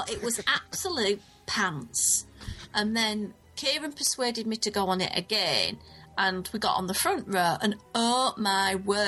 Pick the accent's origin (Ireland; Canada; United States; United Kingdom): United Kingdom; I'm just a British girl.